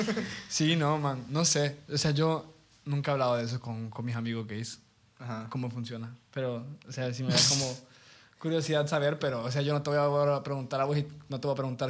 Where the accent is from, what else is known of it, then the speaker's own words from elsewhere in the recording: Honduras; me pregunta que dónde soy, de Honduras